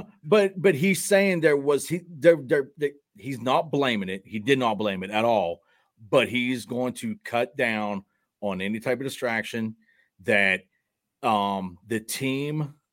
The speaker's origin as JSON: {"language": "English", "town": "Morgantown", "region": "West Virginia", "country": "United States", "tie": "born or raised there", "said": "I was blessed to be born and raised in Morgantown, you know, and I always got a kick out when I still to this day at 46 years old to go out of the state and people's like, where are you from? And I say Morgantown"}